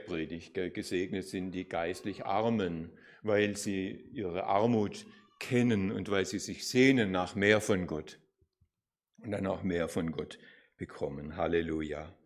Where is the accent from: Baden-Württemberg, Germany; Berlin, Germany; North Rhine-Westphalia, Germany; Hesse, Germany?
Baden-Württemberg, Germany; Nagold; Ich bin in Nagold zur Schule gegangen oder aufs Gymnasium.